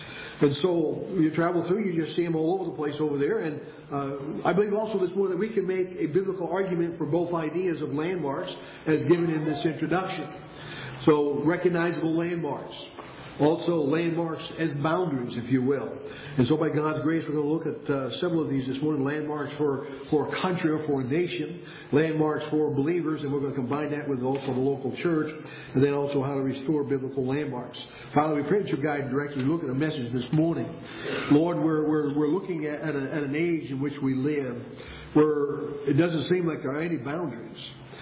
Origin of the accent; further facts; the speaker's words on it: Bridgton, Maine, United States; also born or lived in New Hampshire; now, I was born in New Hampshire, but I was only there for whatever the duration was, I think about 2 weeks in those days, and back to Bridgeton, where the rest of my family was, and was pretty much raised in those early days in Bridgeton, Maine.